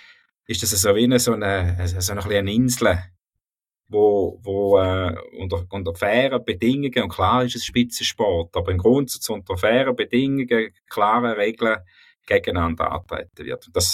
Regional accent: Switzerland; braucht man als Schweizer Sportler

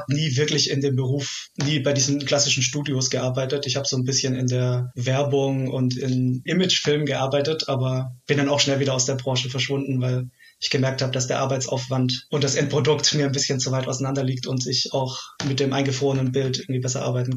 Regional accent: Southern Germany, Germany; now in Hamburg, Germany; ich komme eigentlich aus Süddeutschland. Aufgewachsen in Süddeutschland. Ich bin aber schon vor 20 Jahren nach Hamburg gezogen. Also darf mich, glaube ich, inzwischen auch Hamburger nennen.

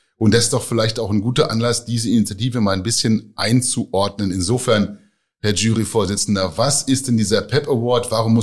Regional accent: Northern Germany, Germany; ich bin ja auch als Norddeutscher aufgewachsen

